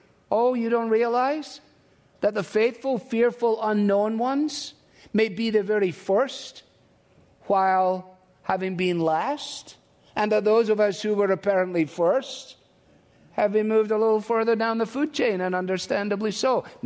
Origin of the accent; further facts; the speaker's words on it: Scotland, United Kingdom; As a Scotsman, it appeals to me.